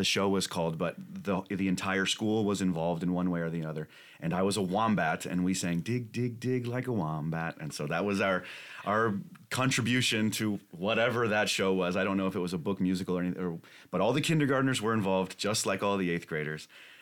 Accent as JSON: {"language": "English", "town": "Huntsville", "region": "Alabama", "country": "United States", "tie": "born or raised there", "said": "I grew up in Huntsville, Alabama, in North Alabama, and I was fortunate enough to be enrolled in an arts magnet school from kindergarten through high school."}